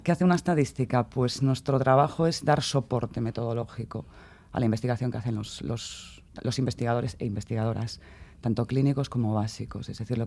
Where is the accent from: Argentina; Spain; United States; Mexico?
Spain; Galicia; soy gallega